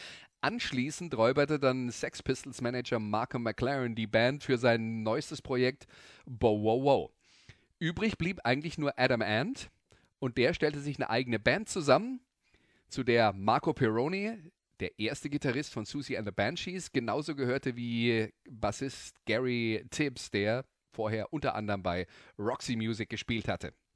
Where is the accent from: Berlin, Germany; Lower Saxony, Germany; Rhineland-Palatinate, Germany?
Rhineland-Palatinate, Germany; Auf dem Jahrmarkt, oder bei uns in der Pfalz Kerwe genannt, gab es einen Stand mit Singles